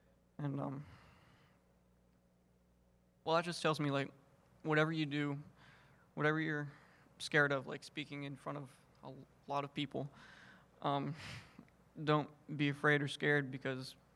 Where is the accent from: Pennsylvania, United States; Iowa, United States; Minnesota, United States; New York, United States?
Pennsylvania, United States; Like Clint said, we are from the north. I grew up in Pennsylvania. We moved down here in 2013 in June.